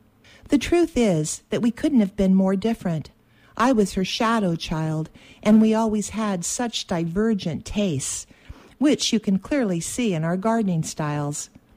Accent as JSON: {"language": "English", "town": "Chico", "region": "California", "country": "United States", "tie": "born or raised there", "also_born_or_lived": "Durham", "said": "I grew up here in Chico. I was actually grew up in Durham until I was six, and then I moved here to Chico and grew up here, left for a few years, and came back."}